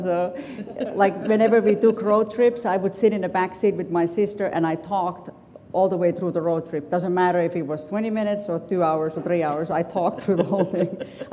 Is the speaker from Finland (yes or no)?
yes; Finland; also born or lived in Florida; now in United States; And originally, I'm from Finland